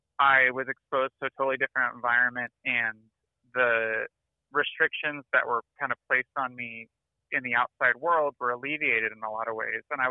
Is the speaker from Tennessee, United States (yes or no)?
no; Napa, California, United States; I grew up in Napa, California, and fairly closeted, both in my gender identity and sexuality.